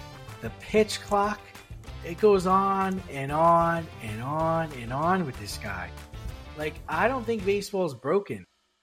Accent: New York City, New York, United States; You know, when we were kids, you know, growing up in the Bronx, there weren't a lot of places where we could go and play baseball without getting kicked off or run off the field.

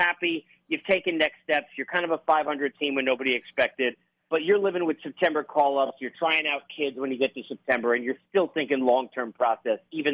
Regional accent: New York, United States; I am a Long Island native who likes long walks on the beach. No, I grew up in Long Island

